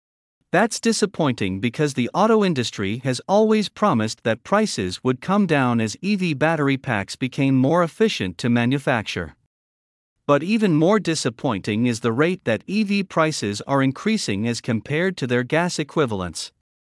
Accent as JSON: {"language": "English", "region": "Michigan", "country": "United States", "tie": "born or raised there", "said": "Michigan, my home state, has a Democratic governor facing a tough re-election campaign this November"}